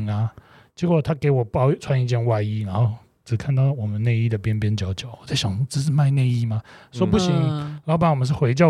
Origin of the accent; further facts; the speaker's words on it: Taiwan; 像我们台湾人吧，华人我们都是被儒家思想的教育